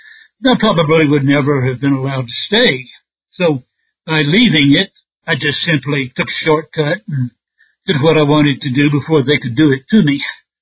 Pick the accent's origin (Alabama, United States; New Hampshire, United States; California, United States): Alabama, United States; he moved us back to the United States, and we settled in Alabama, in the South. I grew up in the South and went to college